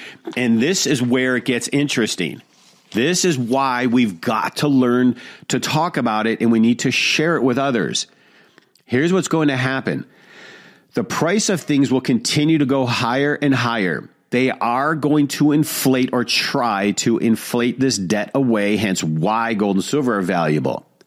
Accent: Detroit, Michigan, United States; I grew up middle class in Detroit, so I truly understand. We had a phenomenal life.

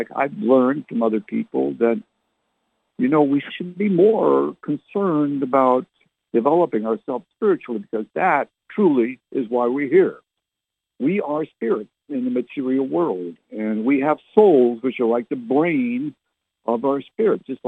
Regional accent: Canada; now in United States; I was born and raised in Canada.

